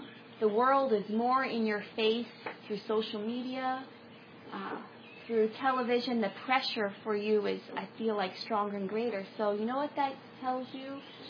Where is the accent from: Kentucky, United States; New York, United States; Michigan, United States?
New York, United States; Long Island; because I grew up on Long Island, but we did go to Lehigh Valley Teen Camp growing up